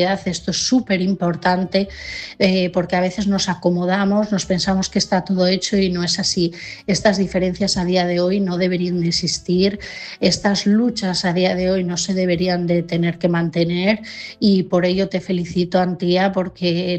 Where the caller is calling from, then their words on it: Asturias, Spain; de Asturias